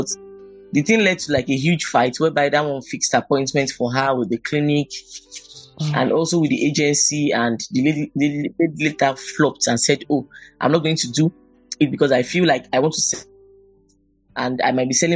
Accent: Lagos, Nigeria; I'm from Lagos State. I also did my childhood in Shomolu Bariga.

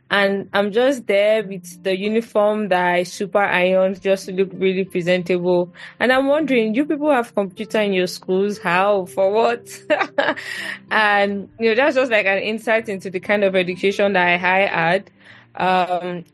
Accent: Ikorodu, Lagos, Nigeria; I grew up in Ikorodu, and I remember, I mean, Ikorodu, they don't count us as part of Lagos.

